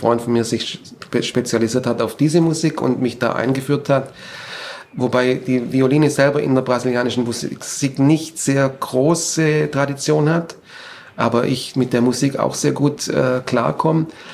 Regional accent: Germany; moved away as an adult; Ja, und wegen dem bin ich auch eigentlich aus Deutschland weg, weil die sehr scheuklappen

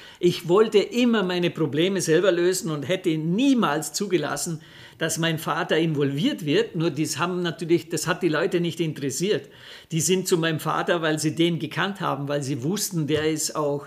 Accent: Austria; Bei uns in Österreich ist ja so, wenn du eine Lehre machen willst, brauchst du das 9. Schuljahr

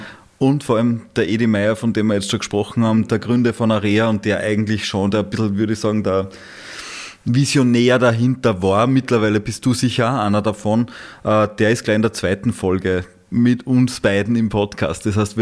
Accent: Upper Austria, Austria; wir sind beide aus dem Salzkammergut, aber du bist vom Wolfgangsee, ich vom Attersee.

